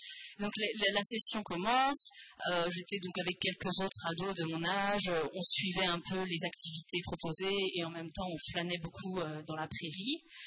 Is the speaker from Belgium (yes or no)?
no; Nouvelle-Aquitaine, France; 28 ans, je suis mariée et j'ai 3 enfants. Je suis française, originaire du Poitou-Charentes. En fait, je suis née dans une famille catholique, pratiquante, une famille nombreuse, on était 6 enfants.